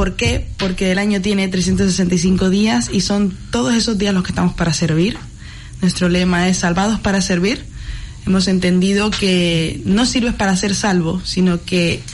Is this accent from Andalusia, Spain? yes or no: no; Canary Islands, Spain; perdón mi acento, yo soy canaria, partamos de ahí